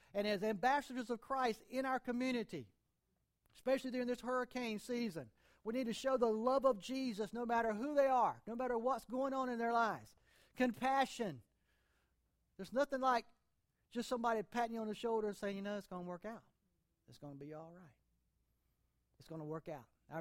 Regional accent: North Carolina, United States; I'm from Eastern North Carolina. We're from Eastern North Carolina.

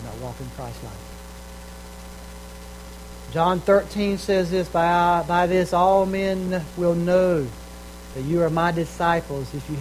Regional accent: North Carolina, United States; I didn't grow up loving people. I grew up in Eastern North Carolina. You hated your enemies. And fought against them whenever possible. That's the culture I grew up in.

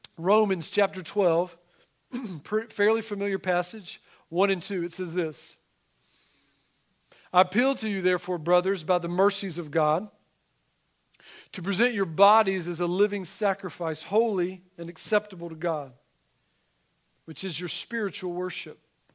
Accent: North Carolina, United States; But my first time kind of driving into the city, I grew up in Eastern North Carolina, never been to New York City.

